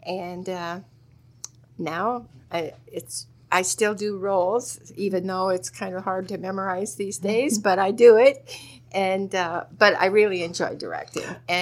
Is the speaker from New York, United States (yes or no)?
no; Michigan City, Indiana, United States; Well, I was born and raised in Michigan City.